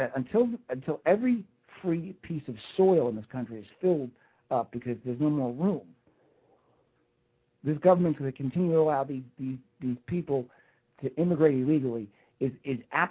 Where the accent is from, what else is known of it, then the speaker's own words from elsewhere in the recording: Texas, United States; I can play the Texas two-step as well as you can. And I'm from Texas, right?